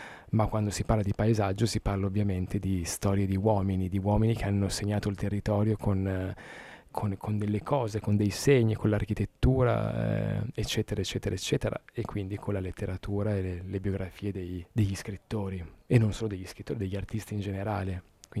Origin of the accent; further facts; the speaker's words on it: Emilia-Romagna, Italy; anche io sono emiliano